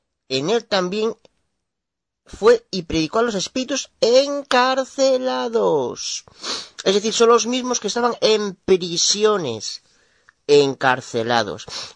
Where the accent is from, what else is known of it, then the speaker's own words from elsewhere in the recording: Galicia, Spain; de Galicia, España.